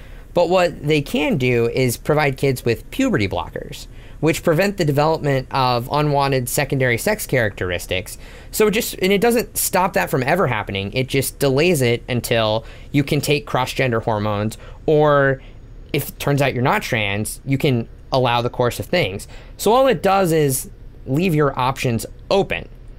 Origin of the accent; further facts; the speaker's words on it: Oklahoma City, Oklahoma, United States; But I grew up in Oklahoma City, which is very conservative.